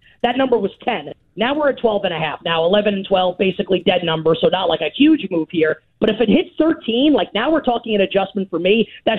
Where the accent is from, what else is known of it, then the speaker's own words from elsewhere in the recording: New York, United States; Let's go Patriots, man, because I got to bet on the Patriots. As a New Yorker, I'm saying that.